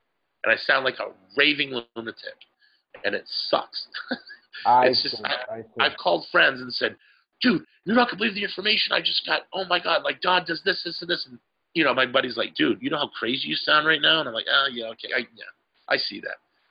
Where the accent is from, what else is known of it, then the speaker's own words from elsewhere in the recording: United States; I'm sick of it as an American.